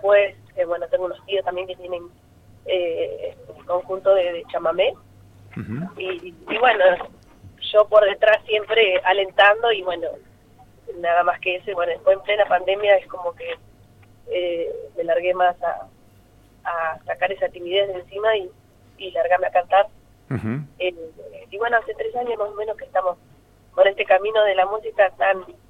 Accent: Centeno, Santa Fe, Argentina; De la provincia de Santa Fe, la localidad de Centeno.

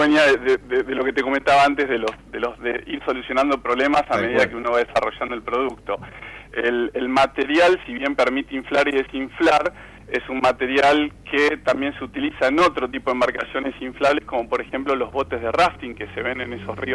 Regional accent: Rosario, Santa Fe, Argentina; soy de Rosario. He remado desde muy joven, o sea que el río siempre estuvo cerca y la actividad del remo también. Un poco la idea surge porque, bueno, hace unos años me mudé cerquita a Rosario

